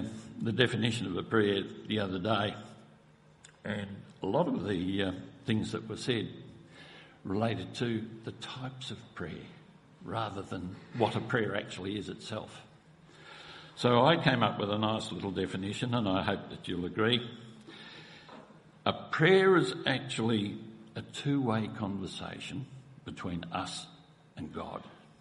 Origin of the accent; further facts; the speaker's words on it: Preston, Victoria, Australia; I was born and raised in Preston, not far from here, up in the northern suburbs there, and spent all my early years there.